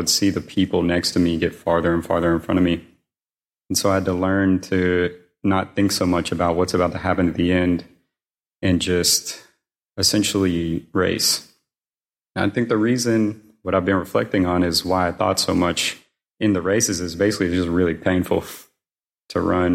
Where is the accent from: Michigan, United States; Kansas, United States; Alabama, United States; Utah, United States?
Alabama, United States; and I'm from Alabama, and so all of our races will take place in the forest.